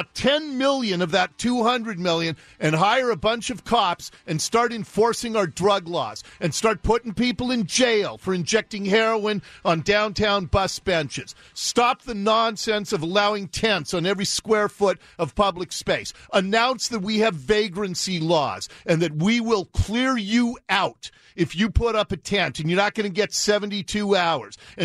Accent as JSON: {"language": "English", "town": "Ballard", "region": "Washington", "country": "United States", "tie": "born or raised there", "said": "where I grew up in Ballard, the dead end street, there was a guy who lived right next door to me"}